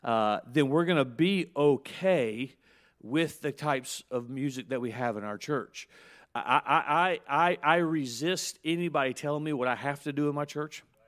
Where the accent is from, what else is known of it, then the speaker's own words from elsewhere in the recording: the South, United States; I'm from the South.